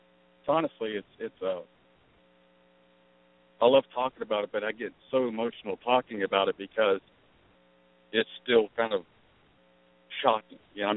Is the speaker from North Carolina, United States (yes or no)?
yes; Raleigh, North Carolina, United States; I've moved around a bit. I'm here from Raleigh, North Carolina